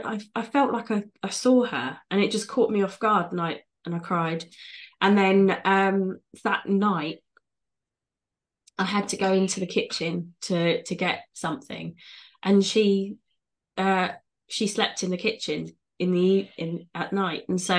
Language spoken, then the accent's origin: English; United Kingdom; The joys of being British and the stiff upper lip culture that comes with that.